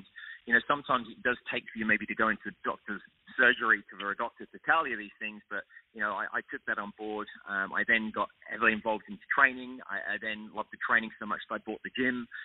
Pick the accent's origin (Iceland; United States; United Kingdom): United Kingdom; England; I'm English, so my stiff upper lip is probably the word I'd use.